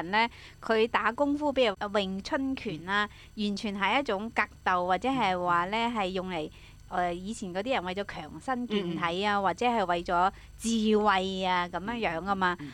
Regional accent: Guangdong, China; 好似我哋廣東人嘅身材啊嘛

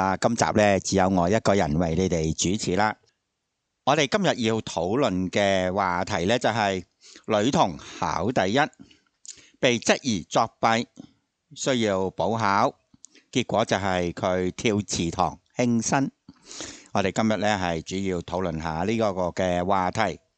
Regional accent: Hong Kong; 哇！我哋香港人真系好难去想象到

